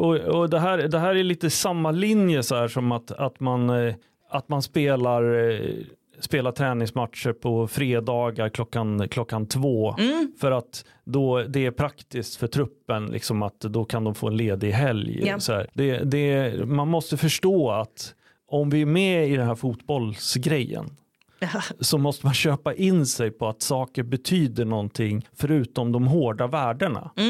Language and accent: Swedish; Syria; now in Sweden; jag kom ifrån Syrien 2015